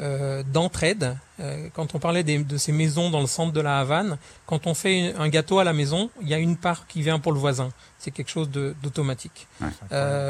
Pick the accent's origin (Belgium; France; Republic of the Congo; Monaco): France; Je dis non, je suis français.